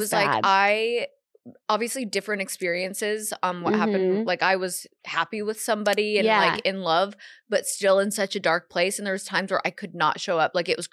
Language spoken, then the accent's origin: English; Canada; I've spent time in New York. I'm Canadian.